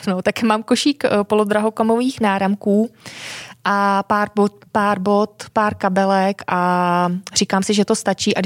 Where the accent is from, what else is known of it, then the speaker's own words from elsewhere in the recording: Karlovy Vary, Karlovy Vary Region, Czechia; Já nejsem ze středních Čech, já jsem z Karlových Varů.